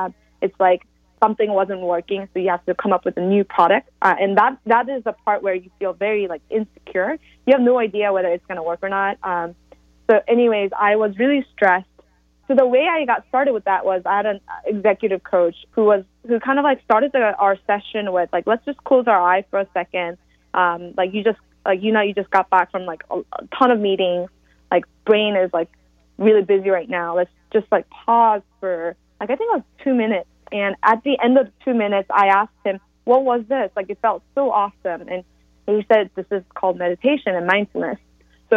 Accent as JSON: {"language": "English", "region": "Seoul", "country": "South Korea", "tie": "born or raised there", "also_born_or_lived": "Atlanta, United States / Portland, United States / New York, United States / North Carolina, United States", "said": "Yeah, I was born in Atlanta, Georgia, but I was raised, a part of my life, I was raised in Korea, South Korea, near Seoul. I went to boarding school in Portland, Oregon."}